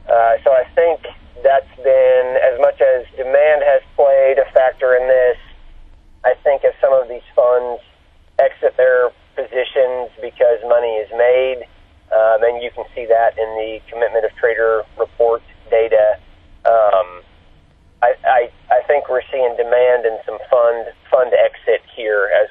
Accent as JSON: {"language": "English", "region": "Texas", "country": "United States", "tie": "born or raised there", "said": "So, obviously, my home state, Texas, has seen drought, has lack of grass."}